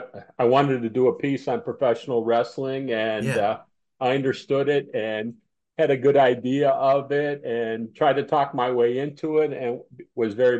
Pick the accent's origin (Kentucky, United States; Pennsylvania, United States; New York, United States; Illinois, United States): New York, United States; North Tonawanda; I grew up in Western New York in a city called North Tonawanda, which is between Buffalo, which is between Buffalo and Niagara Falls.